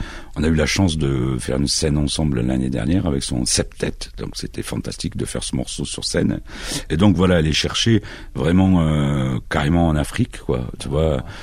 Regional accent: Marseille, Provence-Alpes-Côte d'Azur, France; born there; Moi, je suis un fils d'immigré, je suis né à Marseille, mais je suis un fils d'immigré maghrébin

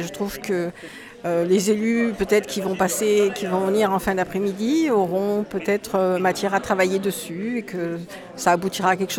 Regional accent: Saint-Nazaire-en-Royans, Auvergne-Rhône-Alpes, France; De Saint-Nazaire-en-Royans.

